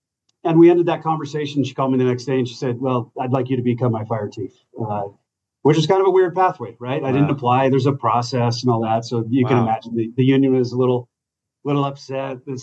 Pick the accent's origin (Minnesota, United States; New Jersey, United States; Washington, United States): Washington, United States; Bothell; Spent that summer in King County. I grew up in Bothell. So again, kind of your neck of the woods.